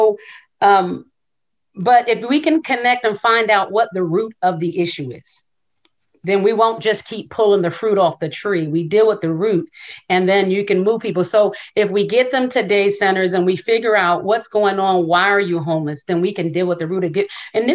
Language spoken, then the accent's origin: English; New Jersey, United States; now in El Cajon, United States; I'm originally from Jersey, and I've probably lived in San Diego about 26 years.